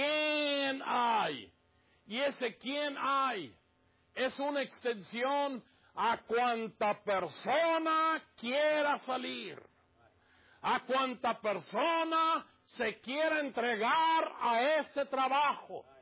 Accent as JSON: {"language": "Spanish", "country": "Mexico", "said": "yo nomás porque soy de México"}